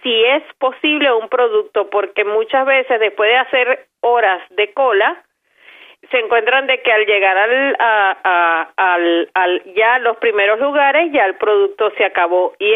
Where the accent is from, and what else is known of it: Venezuela